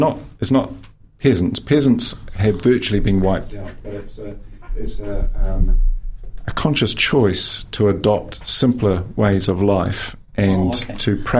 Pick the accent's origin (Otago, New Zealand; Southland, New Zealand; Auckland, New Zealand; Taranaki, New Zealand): Otago, New Zealand; Roxburgh; also born or lived in Dunedin; Yeah, I was born in Dunedin. I began my journey in Roxburgh.